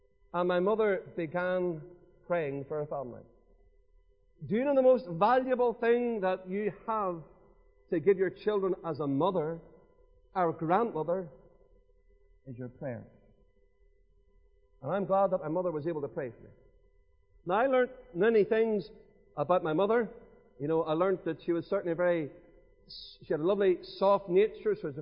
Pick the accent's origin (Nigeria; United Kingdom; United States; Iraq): United Kingdom; Lisburn, Northern Ireland; I was born and brought up in Lisburn. That's where I've lived all of my life. Well, most of my life anyway.